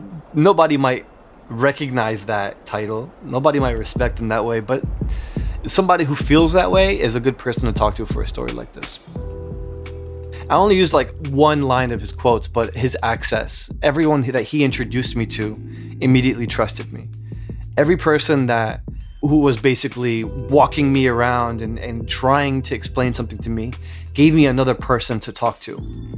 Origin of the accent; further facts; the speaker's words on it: Newark, New Jersey, United States; I came from a neighborhood not too different from that area. I grew up in Newark, New Jersey.